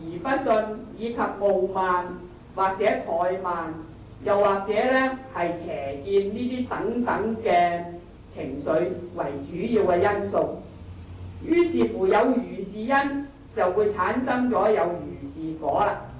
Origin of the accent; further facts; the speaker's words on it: Guangdong, China; 有的时候我们广东人说斋呢好像举起上来就乱龙那样